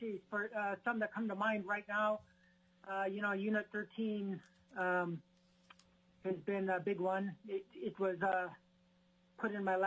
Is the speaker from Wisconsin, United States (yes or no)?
no; Alaska, United States; also born or lived in McGrath; now in Bethel, United States; I was born and raised in Alaska on the Kuskokwim River. I lived in McGrath for 20 years and most currently Bethel for the last 30 years.